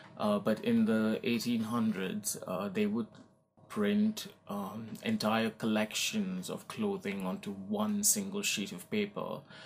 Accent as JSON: {"language": "English", "country": "India", "said": "because I come from India and it's the first time my work's going to be shown in my home country on such a grand scale."}